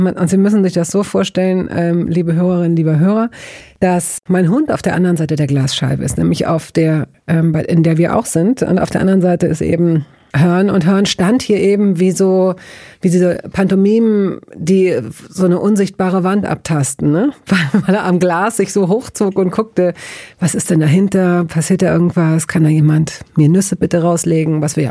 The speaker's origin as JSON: {"language": "German", "town": "Hanover", "region": "Lower Saxony", "country": "Germany", "tie": "born or raised there", "said": "in Hannover, wo ich aufgewachsen bin"}